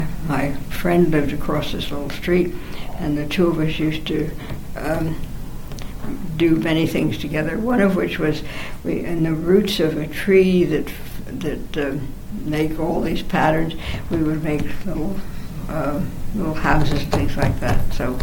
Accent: Manhattan, New York, United States; born there; I was born in Manhattan.

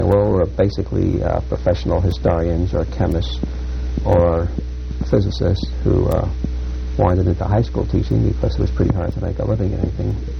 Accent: Brooklyn, New York, United States; also born or lived in Bronx; They tell me I was born in the Bronx, but I recollect only living in Brooklyn. That's where I was brought up, and I went to public schools there

